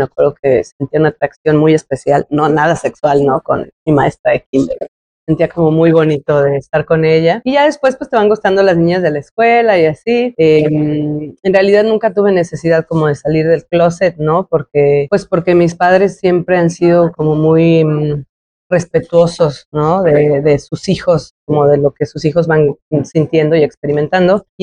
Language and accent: Spanish; San Luis Potosí, Mexico; born there; Yo nací en San Luis Potosí, en el barrio de San Miguelito, como dice la canción. Y la verdad es que tuve una infancia bastante relajada.